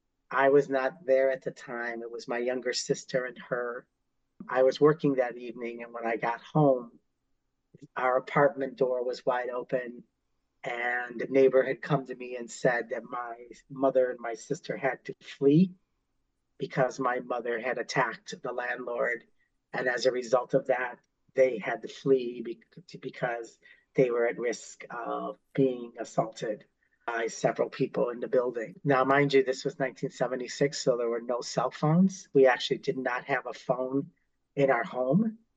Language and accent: English; Chicago, Illinois, United States; born there; My background is my family is from Puerto Rico. I'm a first generation because I was born here in Chicago. And both my parents came here from Puerto Rico.